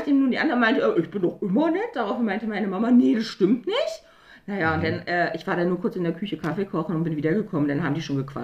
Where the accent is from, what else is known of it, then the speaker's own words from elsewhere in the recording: Berlin, Germany; ich bin in Heiligensee aufgewachsen.